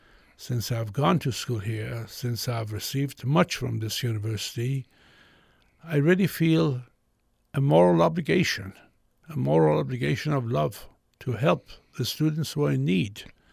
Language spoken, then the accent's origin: English; Tehran, Tehran Province, Iran; also born or lived in London / New York; I said, New York. And then she said, before that, I said, London. I said, before that, Tehran.